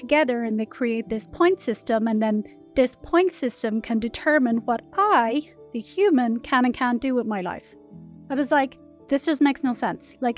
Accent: Connacht, Ireland; I grew up in Ireland, the west of Ireland, a small town, and Ireland was very Catholic back then.

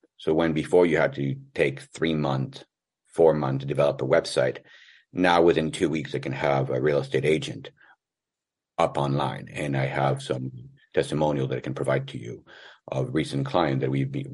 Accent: France; moved away as an adult; now in United States; So, yeah, I grew up in France. Mm-hmm. Went to business school over there.

